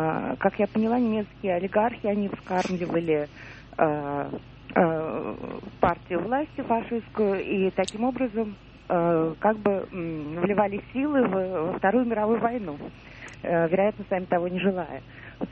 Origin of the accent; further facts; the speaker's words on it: Moscow, Russia; я из Москвы.